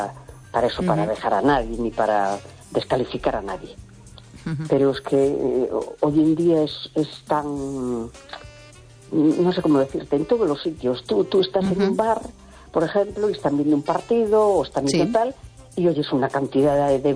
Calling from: A Coruña, Galicia, Spain; de La Coruña.

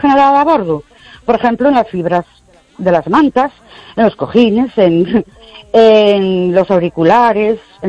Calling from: Ourense, Galicia, Spain; de Orense.

